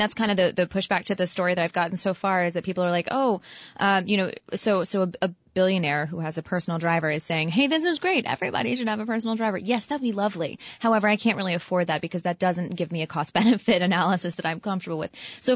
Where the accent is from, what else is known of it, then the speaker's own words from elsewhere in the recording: Richmond, Virginia, United States; Like, I'm from Richmond. You can get Uber in Richmond a lot easier than you can find a taxi.